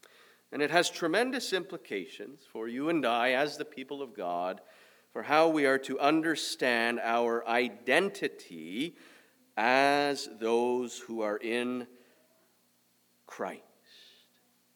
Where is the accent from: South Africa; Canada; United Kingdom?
Canada; I'm from Canada. Many of you know I've spent the last few years of my life studying in Pittsburgh, Pennsylvania, in the United States.